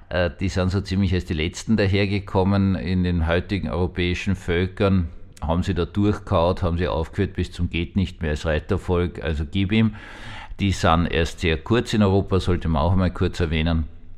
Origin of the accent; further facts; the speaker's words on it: Austria; Brauchen wir als Österreicher gar nichts sagen.